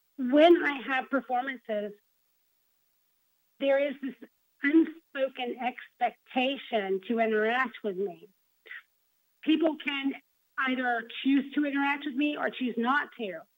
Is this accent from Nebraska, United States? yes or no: no; Marietta, Georgia, United States; Yes, actually, I'm from Marietta, which is just north of the metropolitan area.